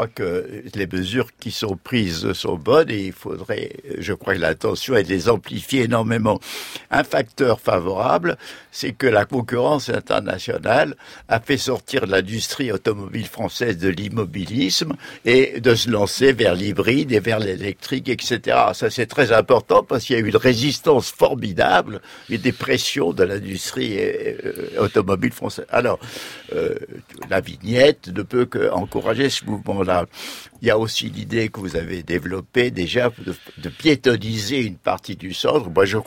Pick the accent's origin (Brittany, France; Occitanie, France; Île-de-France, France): Île-de-France, France; Paris; Moi, je suis un Parisien qui a abandonné ma voiture en 1984.